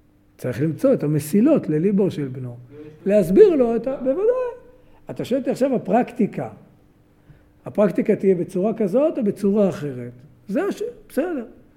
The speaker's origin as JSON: {"language": "Hebrew", "town": "Jerusalem", "region": "Jerusalem District", "country": "Israel", "said": "אני ירושלמי, לא יודע לשחות באמבטיה."}